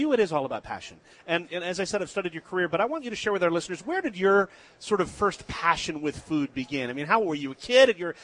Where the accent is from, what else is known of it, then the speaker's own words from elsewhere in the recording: Washington, District of Columbia, United States; My hometown.